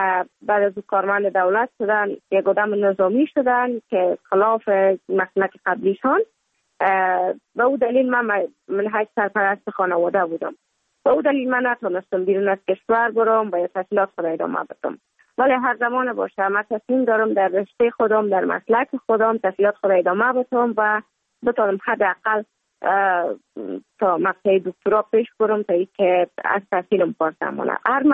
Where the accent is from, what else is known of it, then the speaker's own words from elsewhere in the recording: Kabul, Afghanistan; also born or lived in Mazar-i-Sharif; بعد از تولد ما تا 5 سالگی ما در مزار بودیم، بعد نقل کابل شدیم چون به اساس کاربار که پدر جانم داشت ما در کابل زندگی میکردیم و ما مکتب در اونجا خواندم. دوره طفولیت ما در کابل سپری کردیم